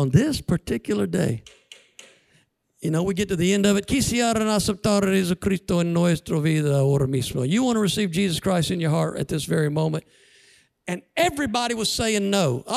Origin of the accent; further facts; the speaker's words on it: United States; We memorized, hola … de Estados Unidos. We're from the United States.